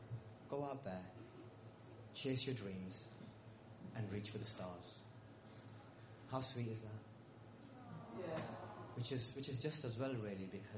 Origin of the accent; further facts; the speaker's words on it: North West England, United Kingdom; now in London, United Kingdom; I live in London now, but I'm originally from Lancashire. So this is like a bit of a homecoming gig.